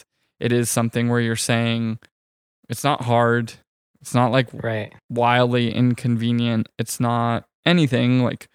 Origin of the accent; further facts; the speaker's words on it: New Hampshire, United States; like I grew up in New Hampshire, which is common knowledge